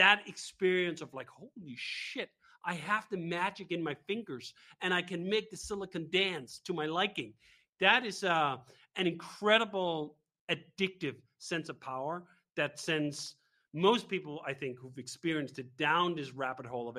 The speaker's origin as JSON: {"language": "English", "town": "Copenhagen", "region": "Capital Region of Denmark", "country": "Denmark", "tie": "born or raised there", "said": "I grew up in Copenhagen, Denmark."}